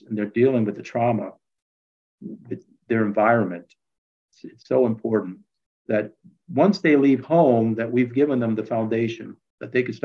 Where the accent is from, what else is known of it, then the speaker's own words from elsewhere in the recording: New York, United States; I'm lucky that I did this because I grew up in New York in the 70s.